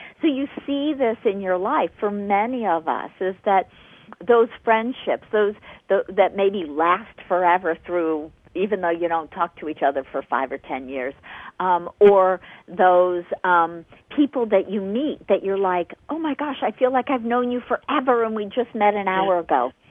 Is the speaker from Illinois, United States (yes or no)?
yes; Chicago, Illinois, United States; I grew up in Chicago in a neighborhood